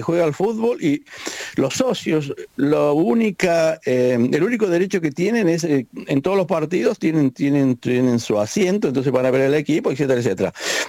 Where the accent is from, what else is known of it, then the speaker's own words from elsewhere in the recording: Argentina; now in United Kingdom; soy totalmente argentino. Sí, he vivido acá en Inglaterra por diferentes factores, pero soy totalmente argentino y, por supuesto, me encanta Argentina, me encanta ir a Córdoba.